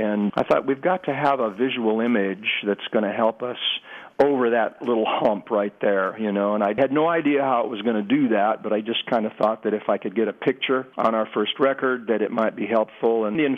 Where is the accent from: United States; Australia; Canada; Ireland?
United States; Washington; I grew up in Yakima Valley, basically, you know, from about age 6 until 16.